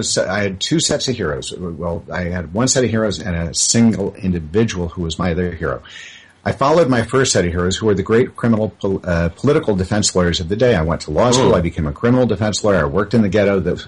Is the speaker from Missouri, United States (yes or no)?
no; New York, United States; Because back on Long Island in the 50s, because I'm a lot older than you, in the 50s, it was about conformity.